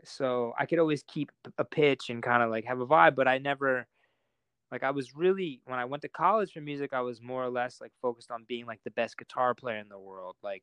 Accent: Philadelphia, Pennsylvania, United States; also born or lived in Kennett Square; But I grew up in Philadelphia area, just outside of West Philadelphia, and then also like in Kennett Square, half hour outside of Philadelphia.

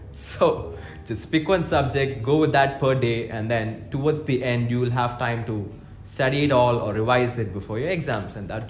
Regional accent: Kerala, India; now in Dubai, United Arab Emirates; I am originally an Indian Keralite working in Dubai as a junior accountant.

